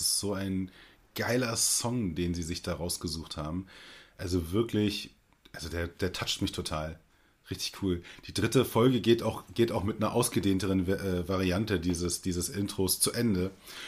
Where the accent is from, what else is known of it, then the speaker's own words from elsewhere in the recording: Berlin, Germany; bin ich dann halt natürlich als alter Berliner, ja, ist ja meine Geburtsstadt.